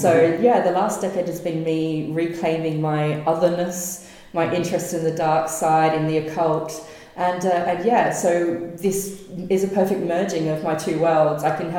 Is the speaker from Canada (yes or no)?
no; Adelaide, South Australia, Australia; I grew up in Adelaide in the 80s. I was born in the late 70s. So I was very much in the 80s and 90s growing up.